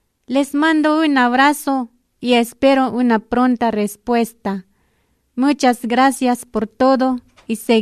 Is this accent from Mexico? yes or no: yes; Mexico; now in Barcelona, Spain; Los saludo desde Barcelona. … Soy mexicano